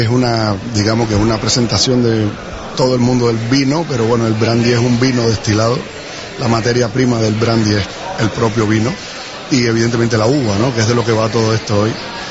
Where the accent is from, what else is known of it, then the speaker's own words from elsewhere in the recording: Cuba; now in Spain; Yo, como ven en mi acento, no soy del Penedés ni catalán, soy cubano, ¿okay?